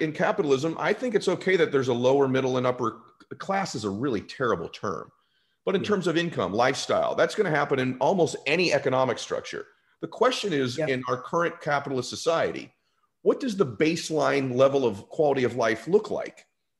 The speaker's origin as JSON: {"language": "English", "region": "California", "country": "United States", "tie": "born or raised there", "said": "Here's how I grew up. I grew up in California. So, you know, I grew up around everybody."}